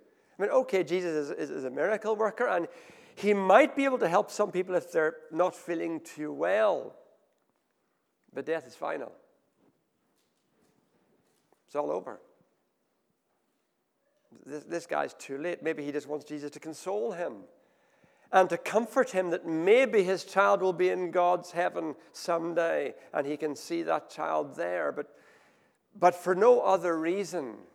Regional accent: Ethiopia; the like of which I grew up in Ethiopia

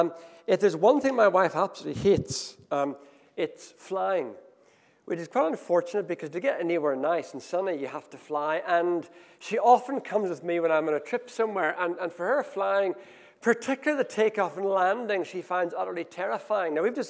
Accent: Ethiopia; I grew up in Ethiopia, and I can imagine it because I grew up in this kind of a society, particularly when we lived in northern Ethiopia in a very remote desert village.

